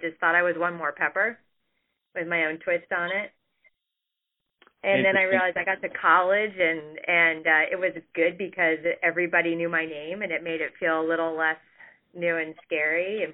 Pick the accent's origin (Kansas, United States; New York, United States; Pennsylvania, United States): Pennsylvania, United States; I grew up outside Philadelphia in the suburbs on the main line, so near the area where Villanova University is, etc.